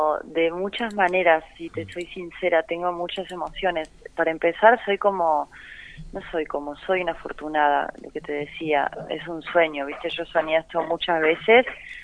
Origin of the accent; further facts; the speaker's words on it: Córdoba, Argentina; now in Buenos Aires, Argentina; Yo no dejo de tener 24, soy de Córdoba, me vine a Buenos Aires como persiguiendo sueños